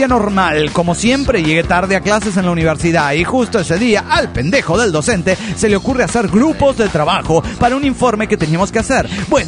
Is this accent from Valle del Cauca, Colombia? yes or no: yes; Tuluá, Valle del Cauca, Colombia; de Tuluá, Colombia.